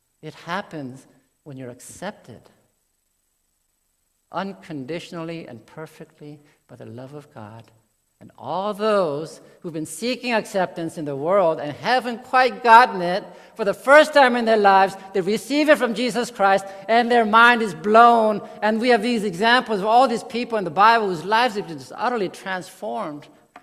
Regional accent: United States; when I grew up in America, I tried hard to get straight A's, I got into a good college

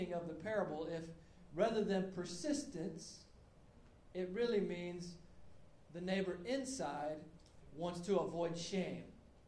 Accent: United States; Here's my problem. As an American, we don't understand honor and shame.

